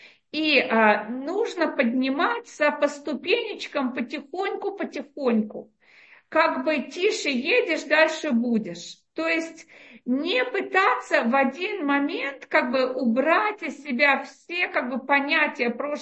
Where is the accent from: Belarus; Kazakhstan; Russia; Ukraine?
Russia; now in Israel; я выросла в России, мои родители сделали чуву, когда мне было 6 лет. Да, то есть, конечно, я училась в школе, где были мальчики и девочки, в обычной советской школе